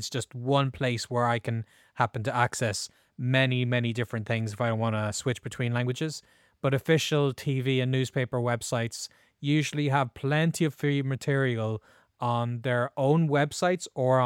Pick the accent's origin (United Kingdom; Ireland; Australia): Ireland; also born or lived in United States; My hometown library in Ireland gives me access to newspapers, books, and audiobooks completely free.